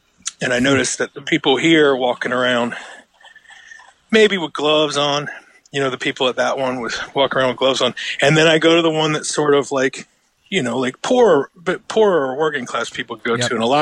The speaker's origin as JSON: {"language": "English", "country": "United States", "said": "I can because I'm American."}